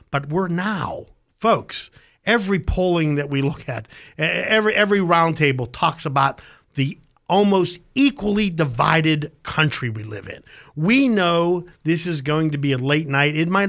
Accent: Pennsylvania, United States; We're from Pennsylvania. We're from the Keystone State.

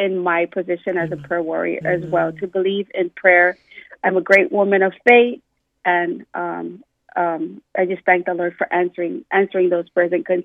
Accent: Waimanalo, Hawaii, United States; I'm from Waimanalo, born and raised, so that song is very dear to me.

